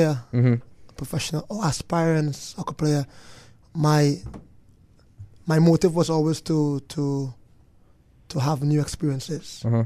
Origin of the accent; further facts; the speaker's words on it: Trinidad & Tobago; As a youth growing up in Trinidad, I was never on the best team.